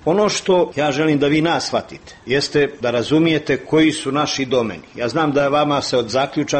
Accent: Berane, Berane Municipality, Montenegro; Da vam budem do kraja precizan, dolazim iz Berana

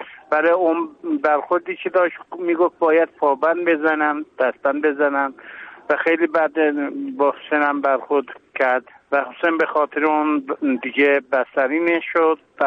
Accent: Iran; به عنوان یک ایرانی، به عنوان یک پدر خواستارم

